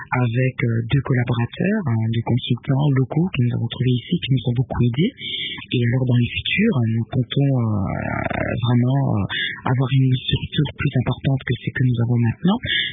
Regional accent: Kinshasa, DR Congo; also born or lived in Bongayasa; C'est vrai que je suis née dans le Bandundu, à Bongayasa plus précisément, que je n'ai vu le jour. Je suis arrivée à Kinshasa, j'étais encore bébé.

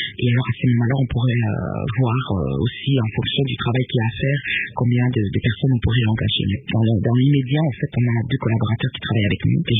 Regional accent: Kinshasa, DR Congo; also born or lived in Bongayasa; C'est vrai que je suis née dans le Bandundu, à Bongayasa plus précisément, que je n'ai vu le jour. Je suis arrivée à Kinshasa, j'étais encore bébé.

